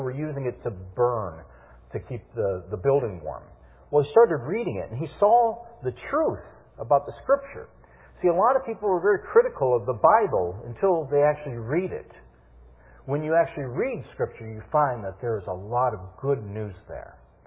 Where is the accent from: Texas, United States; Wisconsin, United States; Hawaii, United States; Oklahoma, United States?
Wisconsin, United States; Madison; and I'm from the Madison area, and I read the Wisconsin State Journal.